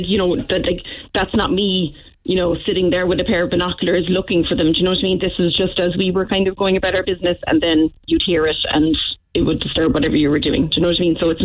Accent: Blackrock, Ireland; I grew up in Black Rock all my life, like on the main road with the number 2 bus going past

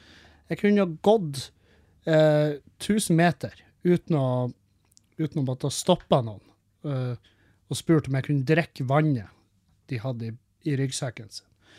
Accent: Meløy, Nordland, Norway; Det er fordi at i bygda der jeg vokste opp, så er Namdal, det er altså Namdal.

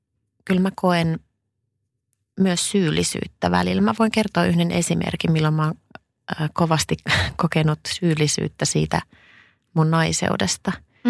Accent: Savonia, Finland; Mä oon Savosta kotoisin, en ihan Mikkelistä, mutta...

